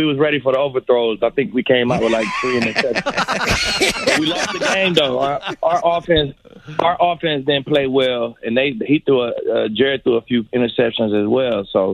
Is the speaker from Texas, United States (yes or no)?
yes; Dallas, Texas, United States; You know, I'm from Dallas, man. My people coming to the game.